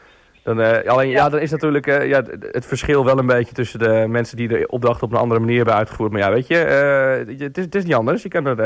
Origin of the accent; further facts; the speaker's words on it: Rotterdam, South Holland, Netherlands; Wij als Rotterdammer snappen die wel.